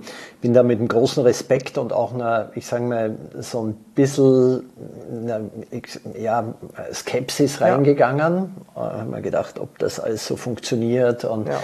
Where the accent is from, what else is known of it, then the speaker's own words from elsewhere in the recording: Vienna, Austria; now in Frankfurt, Germany; gebürtiger Österreicher, hat man vorher gerade, komme aus Wien, lebe aber mein halbes Leben in Deutschland, in Frankfurt.